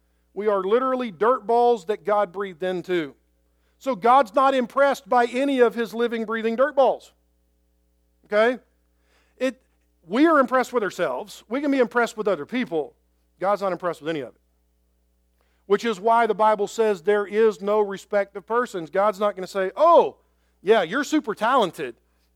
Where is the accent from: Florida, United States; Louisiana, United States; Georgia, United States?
Georgia, United States; Where are you from? I'm from Georgia.